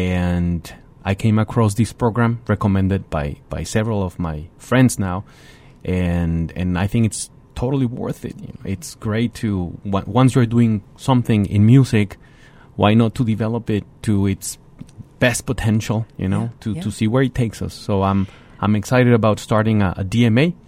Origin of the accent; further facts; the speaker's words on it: Coahuila, Mexico; English is a second language; the former conductor was a really good friend of mine who was the concertmaster of my hometown orchestra, Camerata de Coahuila.